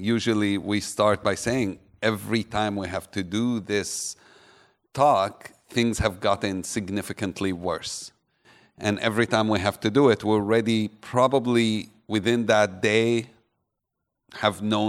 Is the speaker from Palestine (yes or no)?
yes; Bethany, West Bank, Palestine; I grew up in just outside Jerusalem in Bethany.